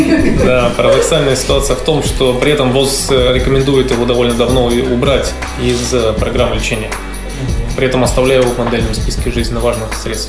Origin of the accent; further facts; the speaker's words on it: Veliky Novgorod, Novgorod Oblast, Russia; born there; В исторической столице Руси, в Великом Новгороде.